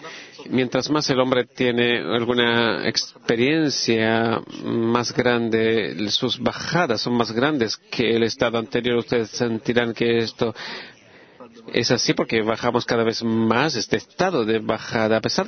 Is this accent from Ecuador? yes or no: no; Switzerland; de Suiza.